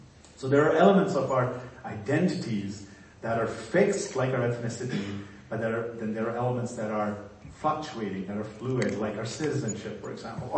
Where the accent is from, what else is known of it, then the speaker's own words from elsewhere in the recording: Pakistan; now in Canada; When I grew up in Pakistan and left the country, I had a green passport that said, I am a citizen of Pakistan. But a number of years after living in Canada